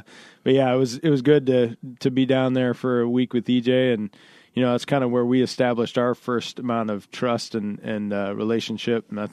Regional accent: Minneapolis, Minnesota, United States; I was born and raised in Minneapolis, so this is tropical compared to where I grew up.

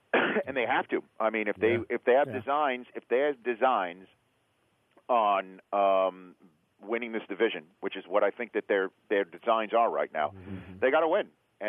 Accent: New York City, New York, United States; Well, again, I grew up in the New York City area.

